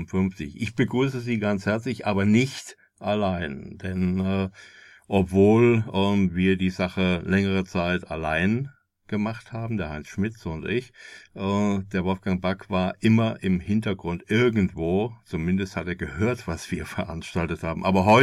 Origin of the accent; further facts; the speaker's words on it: Rhineland-Palatinate, Germany; Ja, zumindest bei uns im Westerwald.